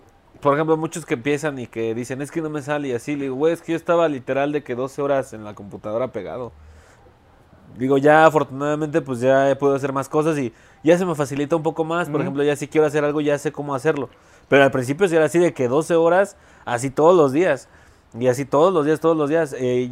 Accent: Mexico City, Mexico; Sí, yo soy de aquí de la ciudad.

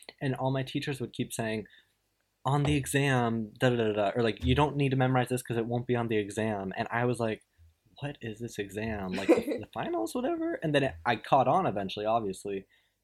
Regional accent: United States; now in United Kingdom; I'm American, which means I'm special, which means I did not actually take the GCSEs at my school, even though all my classmates did.

